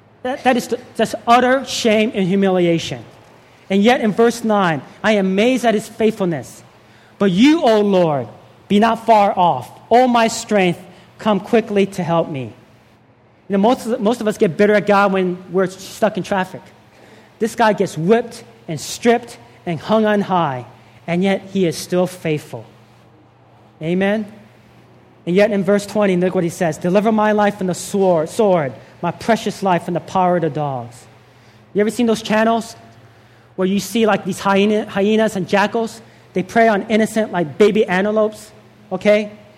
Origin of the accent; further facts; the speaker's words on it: Columbus, Georgia, United States; also born or lived in South Korea; I was 4 years old when I moved from South Korea. And my dad started a church in Fort Benning, Georgia. Columbus, Georgia.